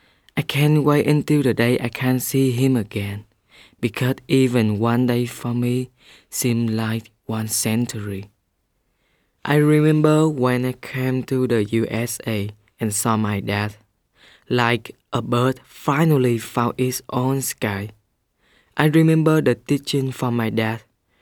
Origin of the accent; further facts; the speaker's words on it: Vietnam; I'm from Vietnam.